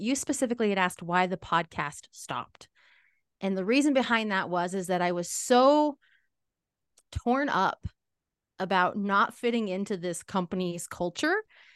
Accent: Salt Lake City, Utah, United States; from 1 location located in my hometown, Salt Lake City, Utah

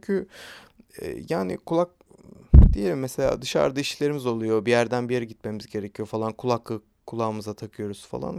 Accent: Ankara, Turkey; Ankaralıyım, TED Ankara Koleji mezunuyum.

